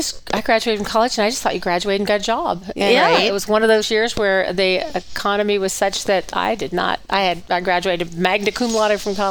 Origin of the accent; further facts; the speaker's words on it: Hannibal, Missouri, United States; I grew up in Hannibal, and when I say that, people go, I know Hannibal, and you go, no, you don't.